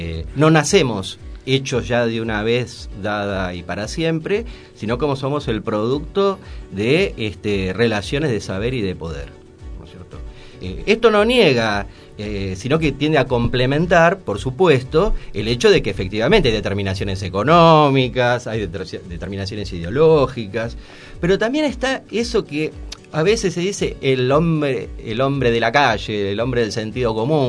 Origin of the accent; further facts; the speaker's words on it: Argentina; y bueno, así somos los argentinos.